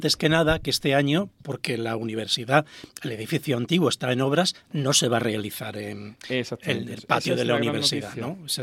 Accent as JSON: {"language": "Spanish", "region": "Andalusia", "country": "Spain", "said": "lo que nos hace y lo que nos une como andaluces y como andaluzas, en este caso la música."}